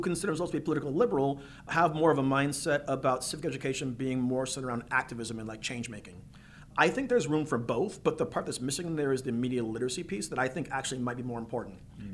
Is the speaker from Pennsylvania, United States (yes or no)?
no; Washington, United States; So like I'm from Pierce County.